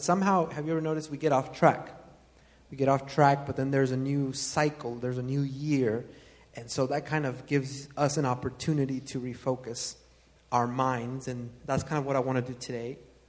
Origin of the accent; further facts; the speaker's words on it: North Carolina, United States; I grew up in the South, in the state of North Carolina, basically surrounded by hillbillies.